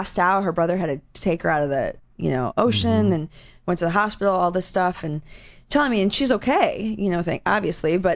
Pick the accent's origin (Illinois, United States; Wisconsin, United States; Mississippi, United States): Illinois, United States; Schaumburg; I grew up in Schaumburg